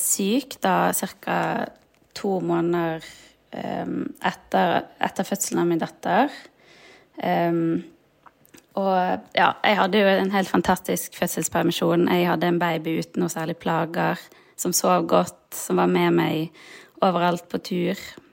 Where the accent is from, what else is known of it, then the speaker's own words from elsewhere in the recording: Bergen, Vestland, Norway; jeg 32 år, og jeg vokste opp i Bergen og bor her nå sammen med min kjæreste og min datter på 2 år.